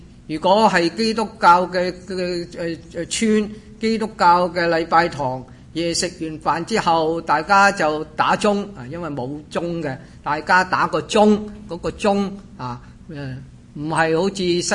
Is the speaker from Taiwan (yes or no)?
no; Hong Kong; 我在香港长大，所以在香港的生活日头和夜晚黑都是没什么分别的。